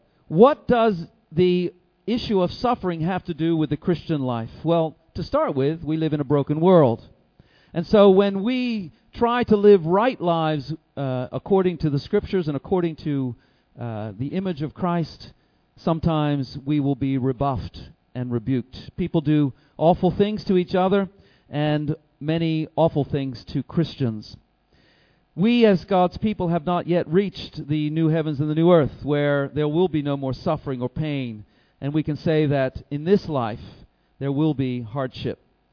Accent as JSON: {"language": "English", "country": "United States", "said": "If I know my home country of the U.S. of A."}